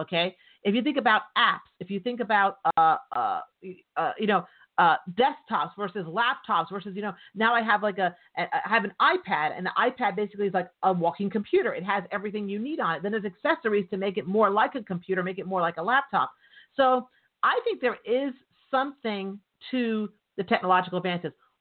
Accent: Canada; now in United States; So I'm from Canada. Okay, I'm Canadian. So in this country, I have not become a citizen yet, but I have a resident alien card.

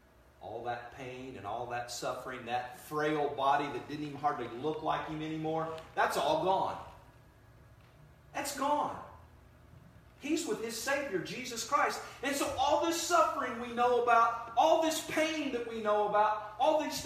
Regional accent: Columbus, United States; I grew up in East Columbus. And back when I was growing up, way back when, East Columbus wasn't that bad of a...

